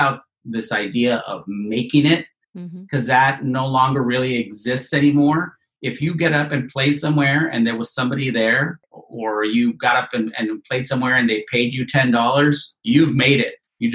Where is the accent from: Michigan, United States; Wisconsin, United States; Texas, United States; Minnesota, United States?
Texas, United States; moved away as an adult; now in Los Angeles, United States; I'm from Texas. I'm a musician. I moved to LA back in 1999 to pursue a music career.